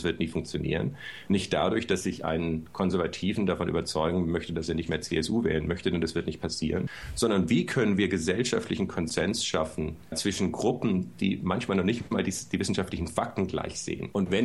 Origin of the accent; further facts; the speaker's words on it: Stuttgart, Baden-Württemberg, Germany; Ich komme aus Stuttgart, also Süddeutschland ist ja auch eher religiös im Vergleich zu anderen Bundesländern